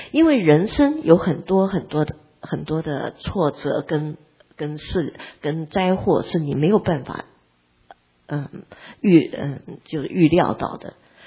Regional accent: China; 其实我们中国人也体会到这件事情。

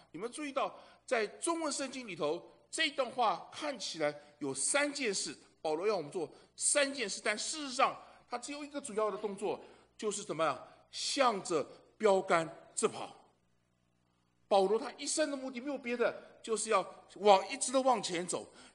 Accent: China; now in North America; 我们在北美，我们中国人过春节的时候，扫不扫除的？

